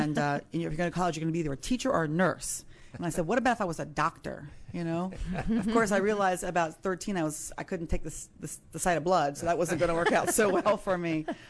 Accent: Virginia, United States; But for me, you know, I grew up here locally in the Virginia area, and we were really poor

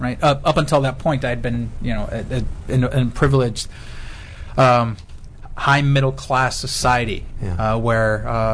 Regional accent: San Diego, California, United States; also born or lived in Mexico; my parents, originally from Mexico. I was born in Mexico and grew up in San Diego.

